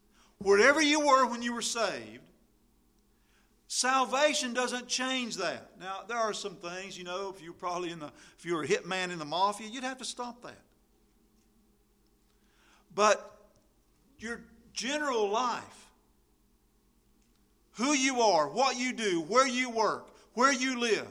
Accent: Tryon, North Carolina, United States; I'm from Tryon, North Carolina. I've never desired to revoke my birthplace. I mean, it's still a nice place. I'm still proud to be from there.

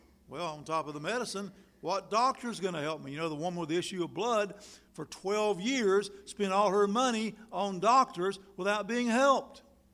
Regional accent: North Carolina, United States; Well, I know from growing up in North Carolina, and we had commercials

